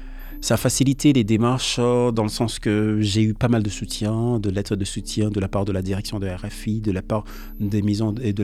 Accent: Cité Soleil, Ouest, Haiti; moved away; Toute ma vie, malgré que j'ai grandi à Cité Soleil

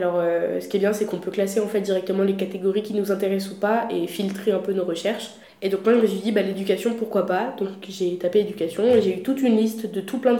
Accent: Tours, Centre-Val de Loire, France; j'ai 20 ans, je viens de Tours.

